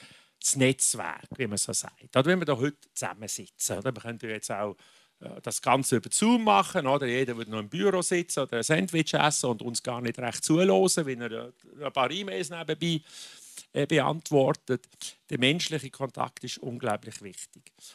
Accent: Switzerland; Damit ich in die Medien komme, als Schweizer Botschafter, muss ich interessant sein.

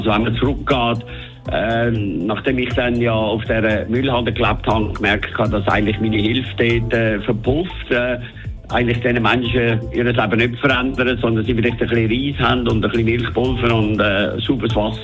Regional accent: St. Gallen, Switzerland; Ich meine, ich komme aus dem Toggenburg

